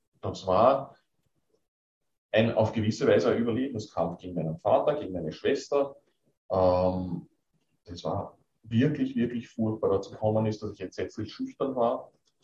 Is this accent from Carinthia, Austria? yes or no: no; Vienna, Austria; moved away; Dann sind wir übersiedelt, sind wieder die ganzen Beziehungen zerbrochen, wieder neu anfangen. Als Wiener in der Steiermark überhaupt nicht einfach.